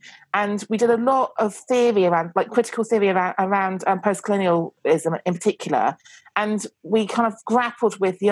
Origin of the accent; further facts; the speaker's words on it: South West England, United Kingdom; I was brought up in Devon, and like Devon is so white, so white.